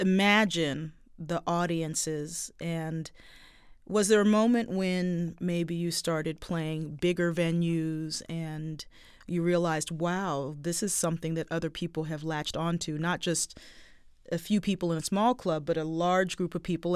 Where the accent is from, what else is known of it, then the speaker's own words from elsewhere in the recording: Baltimore, Maryland, United States; I think about my own family. I think about growing up in Baltimore.